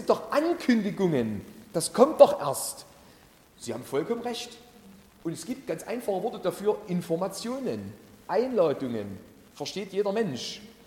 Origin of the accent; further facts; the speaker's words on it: East Germany, Germany; Zu DDR-Zeiten, wo ich groß geworden bin